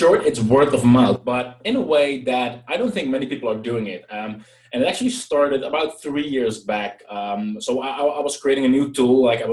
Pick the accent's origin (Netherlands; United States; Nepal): Netherlands; well, obviously, I'm from the Netherlands, hence the name, right?